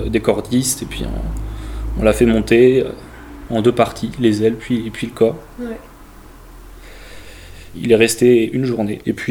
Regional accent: Saint-Bonnet-près-Riom, Auvergne-Rhône-Alpes, France; j'ai quitté l'Auvergne pour aller faire mes études un peu plus loin l'année dernière. Pendant 4 ans, j'étais à Moulins et là je suis revenu ici, aux alentours à Saint-Bonnet-près-Rayon où j'ai grandi.

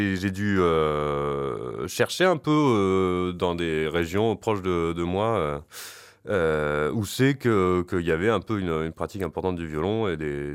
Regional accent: Occitanie, France; moi je suis originaire du sud du Massif Central, puisque je suis né, j'ai grandi dans les Cévennes.

